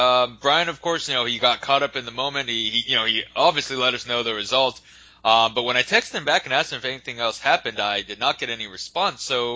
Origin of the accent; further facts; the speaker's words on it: United States; My apologies if I'm totally butchering that, but, you know, what can I tell you? I'm American.